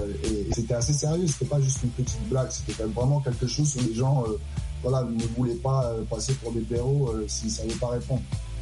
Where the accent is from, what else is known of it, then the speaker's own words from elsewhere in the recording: Brooklyn, New York, United States; Moi, j'ai grandi aussi dans Manly, in the Bedside. in the Bedford-Stuyvesant section of Brooklyn. So j'étais sur Franklin and Green à l'époque, ou Franklin and Clifton, Tompkins and Vernon.